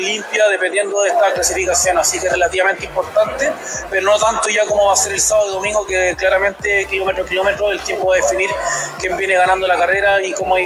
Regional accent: Viña del Mar, Valparaíso, Chile; buscando ese ripio que nosotros nos cuesta encontrar porque somos de Viña del Mar.

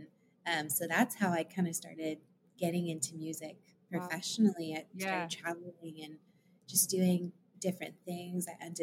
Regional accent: Tampa, Florida, United States; The very short version is that I am a Florida native. I'm from Tampa. And I grew up there. I was born there.

